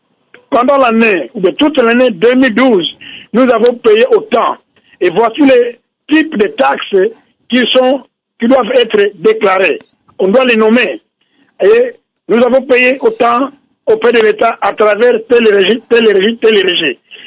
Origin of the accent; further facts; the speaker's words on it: Kongo Central, DR Congo; Par exemple, chez nous, au Bas-Congo, dans le Kikongo